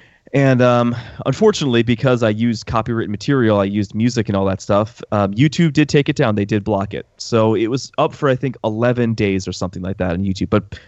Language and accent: English; New York, United States; now in Cleveland, United States; So I was driving home because I live in Cleveland now, but I'm originally from New York.